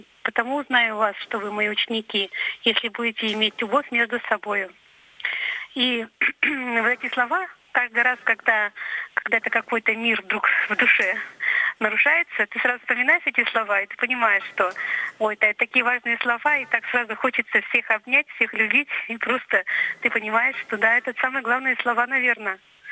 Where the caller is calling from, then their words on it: Yekaterinburg, Sverdlovsk Oblast, Russia; Я звоню из Екатеринбурга